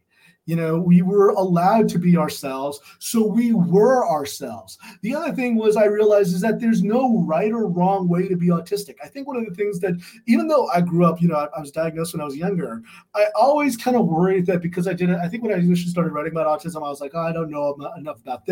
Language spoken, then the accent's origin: English; California, United States; where I grew up in California, that it's all Democratic.